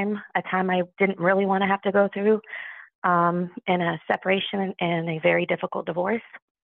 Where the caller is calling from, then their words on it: Columbia, South Carolina, United States; from Columbia, South Carolina.